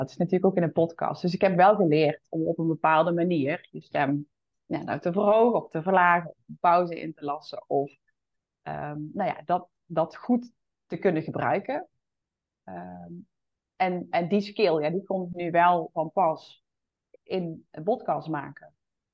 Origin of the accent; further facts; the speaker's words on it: North Brabant, Netherlands; Ik kom uit Brabant, Noord-Brabant, dus dat hoor je.